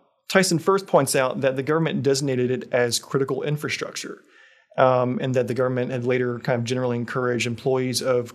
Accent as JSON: {"language": "English", "region": "Texas", "country": "United States", "said": "at least for me, I'm a Texan."}